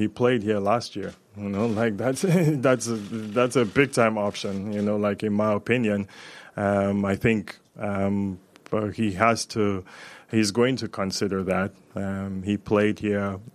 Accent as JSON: {"language": "English", "town": "Zaria", "region": "Kaduna State", "country": "Nigeria", "said": "I'm from Zaria in northern Nigeria, and I find myself here."}